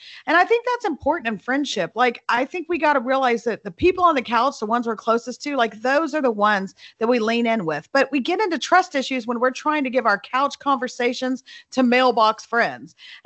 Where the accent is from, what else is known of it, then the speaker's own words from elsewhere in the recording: El Paso, Texas, United States; now in Dallas, United States; Well, I grew up in El Paso, fun fact. So I've been to Albuquerque many times. I live in Dallas now